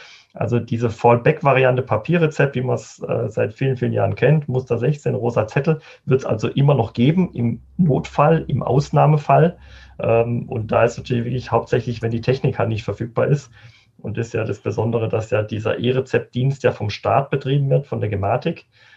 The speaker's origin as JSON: {"language": "German", "country": "Germany", "said": "Da sind wir Deutschen natürlich immer sehr, sehr detailverliebt."}